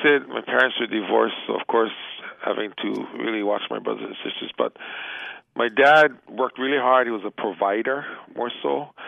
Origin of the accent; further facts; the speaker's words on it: Kapa'a, Hawaii, United States; Born and raised in downtown Kapa'a, in the moku of Puna. And, born and raised in Kapa'a, and fortunately had a little hard upbringing.